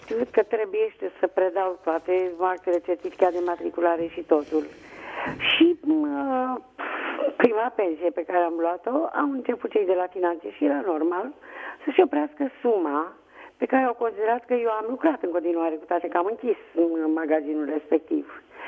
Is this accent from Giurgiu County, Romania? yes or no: yes; Adunații-Copăceni, Giurgiu County, Romania; Sunt de la Adunații Copăceni, da.